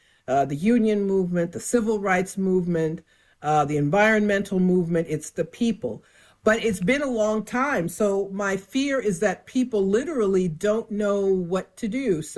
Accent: Ohio, United States; now in New York, United States; I mean, I'm from Ohio, actually. I was born there, even though I've lived in New York most of my life.

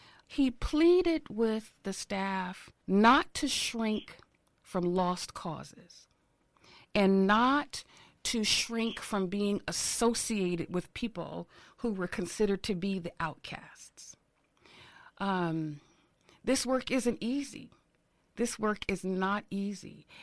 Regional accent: Newark, New Jersey, United States; it was a little difficult for me growing up in Newark

